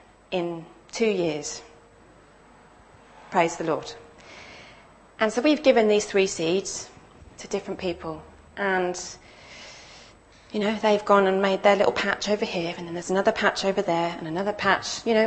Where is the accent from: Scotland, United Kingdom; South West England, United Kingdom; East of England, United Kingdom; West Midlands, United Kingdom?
East of England, United Kingdom; I grew up in Essex, and it's clay soil.